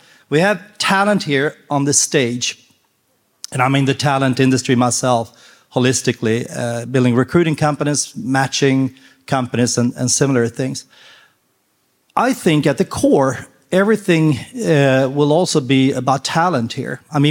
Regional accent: Stockholm, Stockholm County, Sweden; now in San Diego, United States; from Stockholm originally. I live in San Diego now

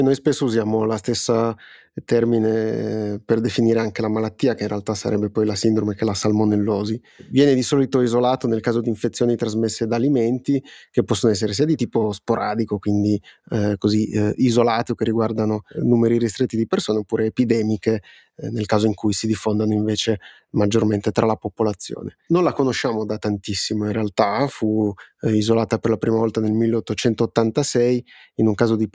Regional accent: Piedmont, Italy; soprattutto tu e io che siamo piemontesi

